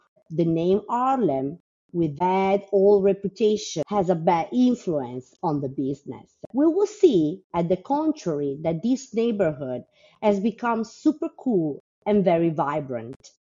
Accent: Italy; English is a second language; moved away as an adult; now in New York, United States; an Italian unicorn in New York. I moved here 9 years ago from Italy.

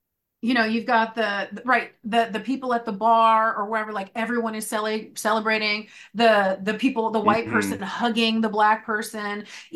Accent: California, United States; I remember seeing him go speak at the Oakland Coliseum because I grew up in the Bay Area, right?

